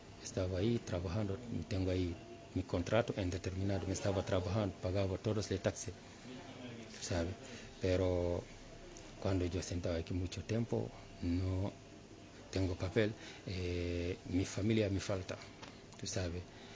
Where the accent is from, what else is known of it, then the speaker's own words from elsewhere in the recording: Senegal; Spanish is a second language; moved away as an adult; also born or lived in Italy; now in Lepe, Spain; vengo del Senegal. Tengo 28 años, vivo aquí en España de 1 año 6 meses, aquí en Lepe.